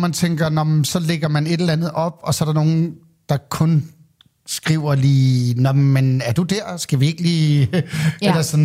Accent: Hvidovre, Capital Region of Denmark, Denmark; jeg har en ven helt tilbage, fra jeg voksede op i Hvidovre

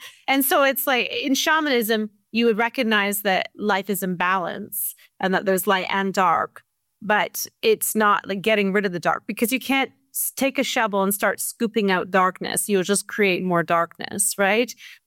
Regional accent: Victoria, British Columbia, Canada; And I remember it was my hometown, so I was excited to be able to do this in Victoria, BC.

